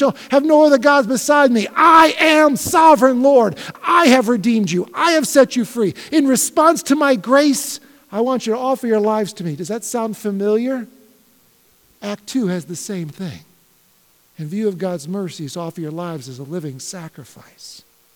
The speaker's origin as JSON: {"language": "English", "country": "United States", "said": "and yet George Washington is still my founding father. Because I'm an American, I look back."}